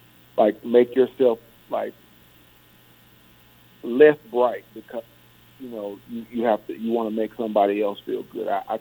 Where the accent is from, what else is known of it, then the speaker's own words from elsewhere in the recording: Birmingham, Alabama, United States; My hometown, Birmingham, Alabama, and the state